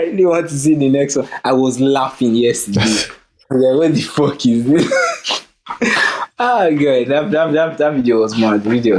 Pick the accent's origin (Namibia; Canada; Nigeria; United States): Nigeria; Kano; He's from Kano because I grew up in Kano, but.